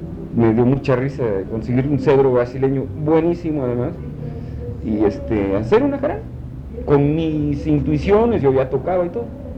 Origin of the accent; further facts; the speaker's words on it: Mexico City, Mexico; Yo nací en el Distrito Federal, por lo tanto soy jarocho. No, la realidad de las cosas, yo cursé toda mi infancia y todos los estudios en el Distrito Federal